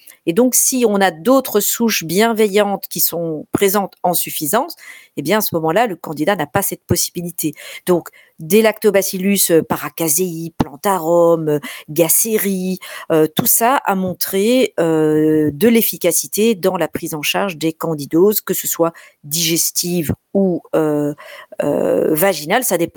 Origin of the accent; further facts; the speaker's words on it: Belgium; Ensuite, comme tout le monde l'entend et le sait, je suis belge.